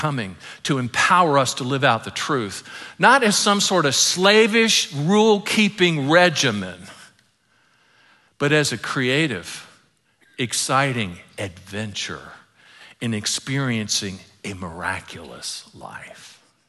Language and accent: English; Ireland; I'm partial to both of them because they're Celtic and I'm Irish. And that means I'm Celtic too.